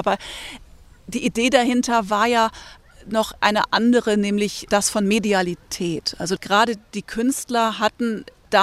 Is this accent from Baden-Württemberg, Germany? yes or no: no; Mönchengladbach, North Rhine-Westphalia, Germany; Ich komme aus Mönchengladbach, aus einem Vorort. Ich kam aus einer westdeutschen katholischen Normalität.